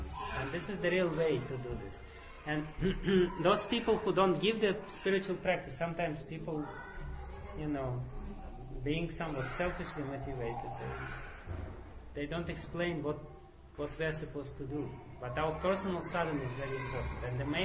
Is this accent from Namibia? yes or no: no; Guruvayur, Kerala, India; I came from Guruvayur, and Guruvayur, it's very important.